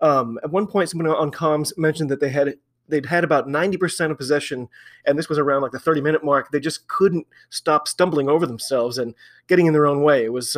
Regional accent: United States; it's because I'm an American and I always forget about them being able to draw matches.

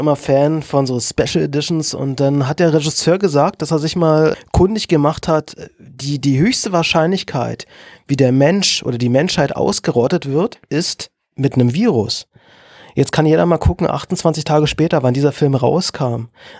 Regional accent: Germany; das können wir uns als Deutsche natürlich nicht vorstellen, weil wir haben einen anderen geschichtlichen Background.

